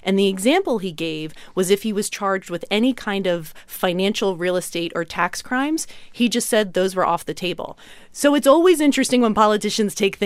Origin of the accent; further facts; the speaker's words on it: Philadelphia, Pennsylvania, United States; we are doing a live show in my hometown of Philadelphia on Friday, April 26th.